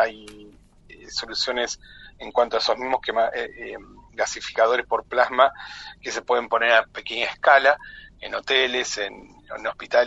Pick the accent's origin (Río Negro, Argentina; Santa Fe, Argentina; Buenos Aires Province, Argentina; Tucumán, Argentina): Río Negro, Argentina; Bariloche; born there; Nací acá en Bariloche, soy maestro.